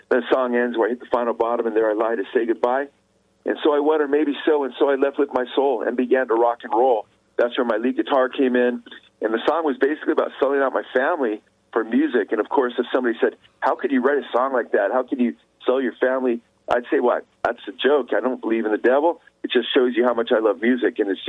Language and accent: English; California, United States; I didn't know what a timber town was. I'm from Southern California.